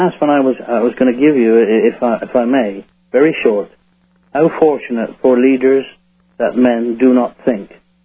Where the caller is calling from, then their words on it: England, United Kingdom; North Midlands, England, yeah.